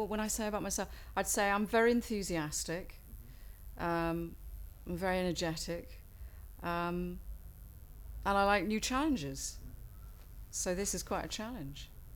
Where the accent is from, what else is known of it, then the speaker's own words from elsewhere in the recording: Woking, South East England, United Kingdom; and I'm 46, and I come from Woking in Surrey.